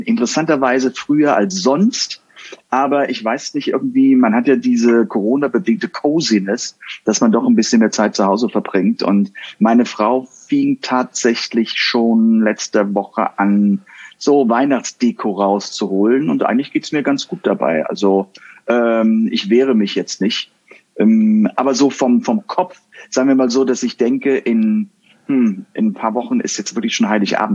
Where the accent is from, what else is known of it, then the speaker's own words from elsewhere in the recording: Rhineland, Germany; weil ich komme dann aus dem Rheinland